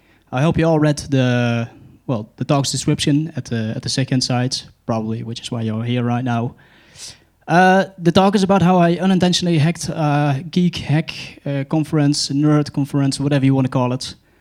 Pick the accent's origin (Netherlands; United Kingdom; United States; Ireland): Netherlands; I'm from the Netherlands.